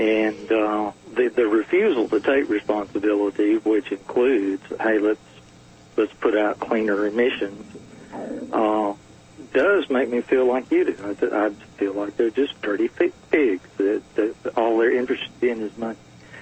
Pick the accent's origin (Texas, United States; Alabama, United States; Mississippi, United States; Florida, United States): Alabama, United States; But I grew up in East Alabama, and many times vacationed over in the Smokies and over in the North Georgia Mountains.